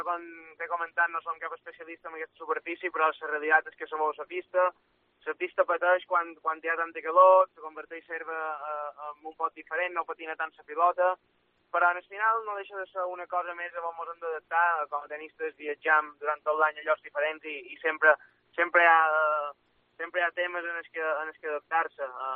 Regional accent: Balearic Islands, Spain; perquè jo com a mallorquí, com a tenista

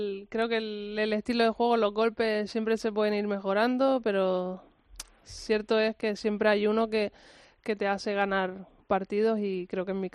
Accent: Canary Islands, Spain; Yo soy canaria

